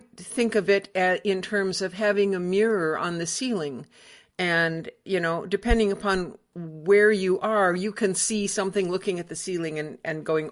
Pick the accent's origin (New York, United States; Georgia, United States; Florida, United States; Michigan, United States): Michigan, United States; where I grew up in Backwoods, Michigan, in the Upper Peninsula by Canada, that was one of the few things that we could actually hear.